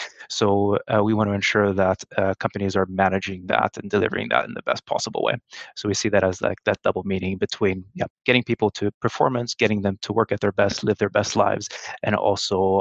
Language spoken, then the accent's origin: English; Brazil; moved away as an adult; also born or lived in United States; now in United Kingdom; so I'm from Brazil originally. Actually, I was born and raised in Brazil, but I went to uni and then started my work career in professional services for what was then Monitor Deloitte in the US, and then eventually found my way in the UK.